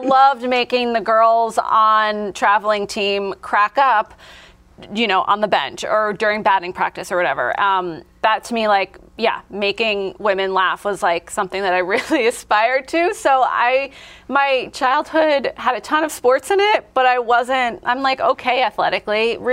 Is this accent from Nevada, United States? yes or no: no; New Jersey, United States; So I grew up in New Jersey. I went to public school.